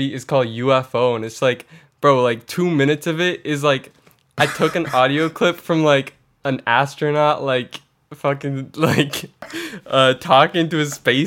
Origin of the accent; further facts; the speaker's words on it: Shrewsbury, Massachusetts, United States; Yeah, I'm from a small town in Massachusetts called Shrewsbury, born and raised, and I've been here, my whole life, and I'm going to New York next year for college